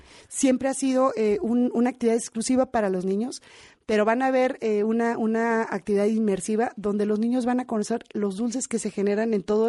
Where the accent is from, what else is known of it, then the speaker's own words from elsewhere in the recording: Guadalajara, Jalisco, Mexico; born there; yo soy nacida en Guadalajara, yo amo mi estado